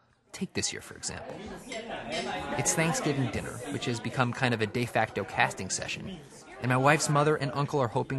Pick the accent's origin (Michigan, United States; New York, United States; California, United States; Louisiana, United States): New York, United States; Buffalo; During the 1980s, when I was growing up on Miss Pac-Man and Sylvester Stallone movies in Buffalo, New York